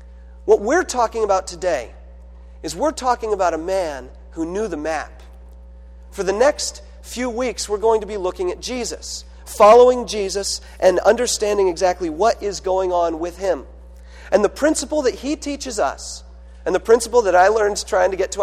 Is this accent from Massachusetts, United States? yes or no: no; California, United States; After all, I'm from California, but my family lived about 3 hours away from the beach.